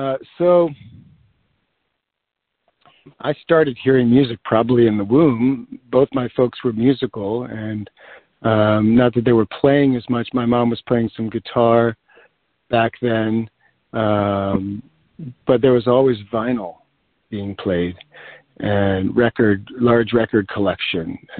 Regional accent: Poughkeepsie, New York, United States; My growing up in Poughkeepsie, New York, there's this folk tradition that my mother really came out of, growing up in Queens.

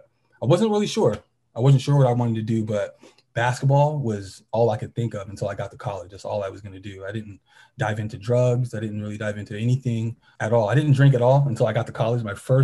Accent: Tracy, California, United States; also born or lived in Stockton, United States; Well, man, so I'm from Tracy, California. Well, I was born in Stockton. I grew up a lot of my early adolescence in Tracy, California, the smaller suburb, a little bit south of Sacramento.

